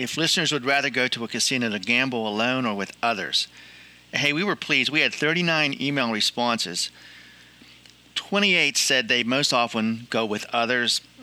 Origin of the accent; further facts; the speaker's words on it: Pittsburgh, Pennsylvania, United States; I can overdo it right here in my hometown by walking a few blocks to the Elks Club.